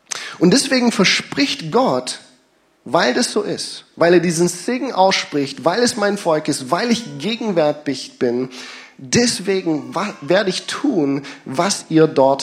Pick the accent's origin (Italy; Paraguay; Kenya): Kenya; ich bin in Kenia aufgewachsen, bin aufs Internat gegangen und es gab ja viele hunderte Schüler